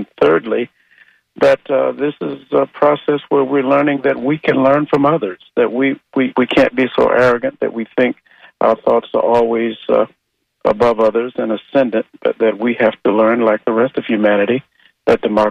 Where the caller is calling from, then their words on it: Tampa, Florida, United States; from Tampa.